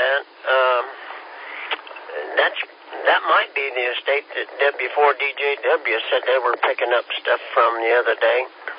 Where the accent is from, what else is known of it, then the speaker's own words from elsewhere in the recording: Kansas, United States; I'm from Kansas.